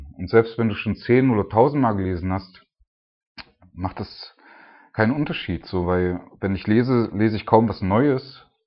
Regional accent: Germany; weil ich als Deutscher würde meine Bratwurst echt vermissen

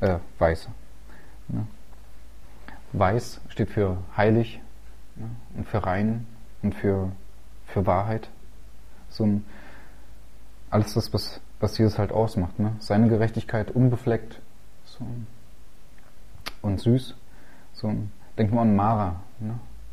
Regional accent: Germany; Ich bin Deutscher.

